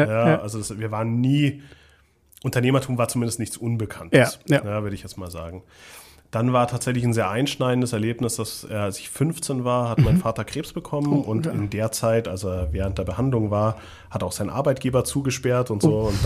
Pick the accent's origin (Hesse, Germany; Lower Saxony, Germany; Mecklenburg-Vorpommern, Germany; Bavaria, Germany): Bavaria, Germany; Munich; ich bin in München geboren und mhm. aufgewachsen. Meine Familie kommt aus einem ganz kleinen Dorf in Österreich.